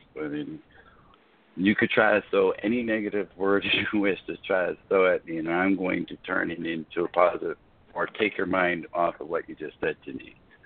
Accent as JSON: {"language": "English", "town": "Albany", "region": "New York", "country": "United States", "moved": "yes", "lives_now": "Las Vegas, United States", "said": "I moved here originally from Albany, New York, back in 2000."}